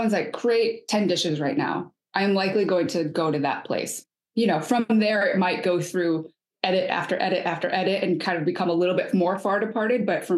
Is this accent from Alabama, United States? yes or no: no; Michigan, United States; It is a combination of a lot of different things in my life, from childhood to adulthood, travels or growing up in Michigan.